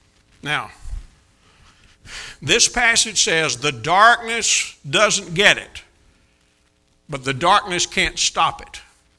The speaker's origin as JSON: {"language": "English", "region": "Kentucky", "country": "United States", "tie": "born or raised there", "said": "I grew up down here in Kentucky, and we knew how to deal with stuff like that down there."}